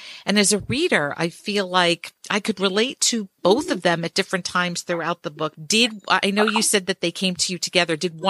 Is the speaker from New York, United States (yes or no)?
yes; New York City, New York, United States; I grew up in Borough Park on 41st Street between 14th and 15th Avenue. It was a total melting pot.